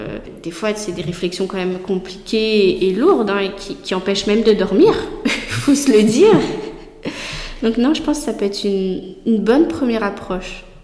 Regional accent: Bordeaux, Nouvelle-Aquitaine, France; Oh, je suis originaire de Bordeaux

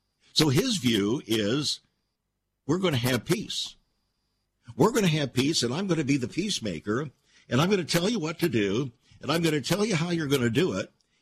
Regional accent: United States; I'm an American, and I do believe that Donald Trump is doing a wonderful thing.

